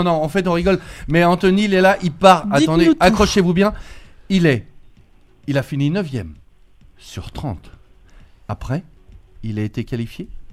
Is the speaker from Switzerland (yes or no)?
yes; Switzerland; je suis Suisse.